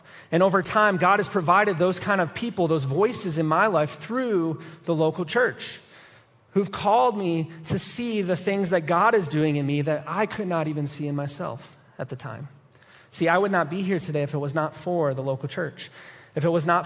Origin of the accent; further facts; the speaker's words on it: Grand Rapids, Michigan, United States; So I grew up in West Michigan, Grand Rapids area